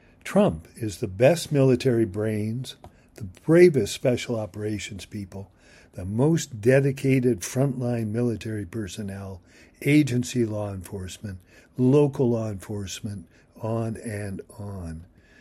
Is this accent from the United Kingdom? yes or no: no; Canada; and I'm a Canadian, you wouldn't expect it from me.